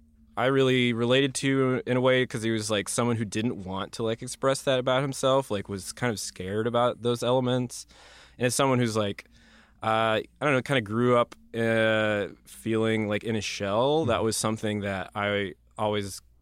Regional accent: Midwest, United States; My mother is gay, and we were growing up in the Midwest

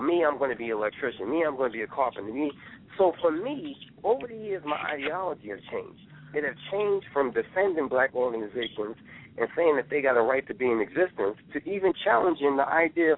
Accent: Brooklyn, New York, United States; like I'm from Coney Island, you know what I'm saying?

